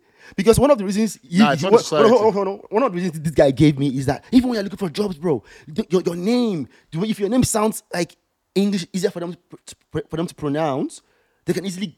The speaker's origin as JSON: {"language": "English", "country": "Nigeria", "said": "I'm Nigerian."}